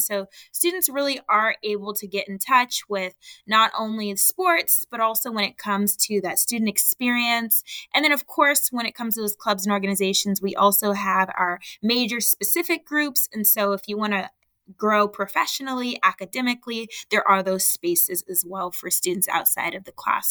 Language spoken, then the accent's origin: English; Los Angeles, California, United States; I'm born and raised in Los Angeles, so I love my city.